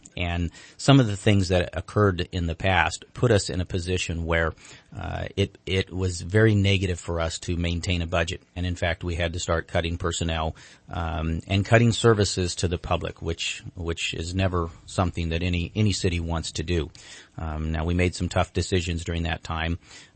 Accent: Reading, Pennsylvania, United States; I grew up here in Reading and spent my entire life here in a small business here in town.

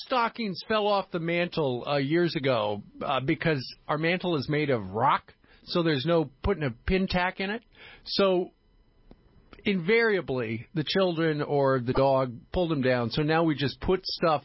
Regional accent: Kansas, United States; I'm from Kansas. Our people got to Kansas in a covered wagon.

